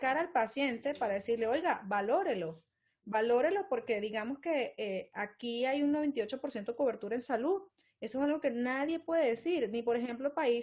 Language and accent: Spanish; Venezuela; now in Colombia; lo puedo comparar con algunas cosas que he vivido externas, principalmente en mi país, en Venezuela.